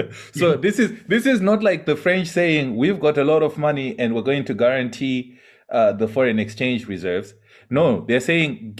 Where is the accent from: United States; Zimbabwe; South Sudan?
Zimbabwe; I'm from Zimbabwe